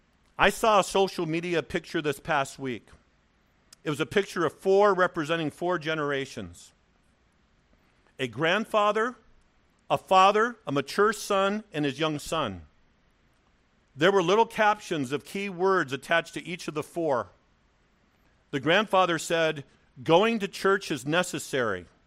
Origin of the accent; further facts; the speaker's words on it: Delano, California, United States; 9 days ago, I was in my hometown, Delano. It's 3 hours north. The 5 and then the old 99 will take you right into it.